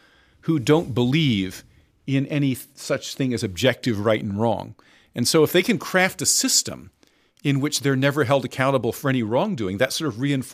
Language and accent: English; Washington, District of Columbia, United States; born there; I was born in the District of Columbia, so I like to tell people I'm a U.S. citizen, but I was not born in the United States, which used to be technically true.